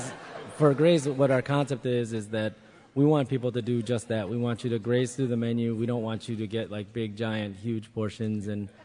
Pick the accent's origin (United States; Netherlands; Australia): United States; Racine, Wisconsin; also born or lived in South Korea; And then I was born in South Korea, but I was raised in Racine, Wisconsin.